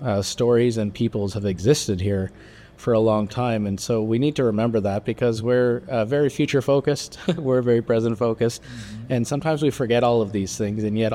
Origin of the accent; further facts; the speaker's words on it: Winnipeg, Manitoba, Canada; I'm from Treaty 1 territory in Canada, Winnipeg, Manitoba, where my maternal ancestors resided for millennia. I also have ancestors in Treaties 2, 3, and 5. My maternal heritage is the Indigenous peoples of Manitoba